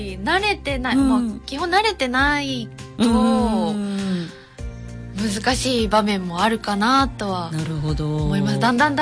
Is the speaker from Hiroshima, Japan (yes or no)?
yes; Onomichi, Hiroshima, Japan; 出身が尾道で、まあ、生まれ育った尾道なんですけど、